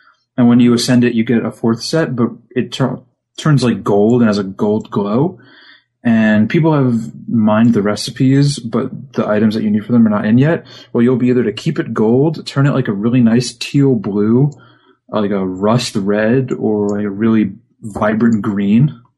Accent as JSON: {"language": "English", "country": "United Kingdom", "said": "Thank you, Governor. I'm British."}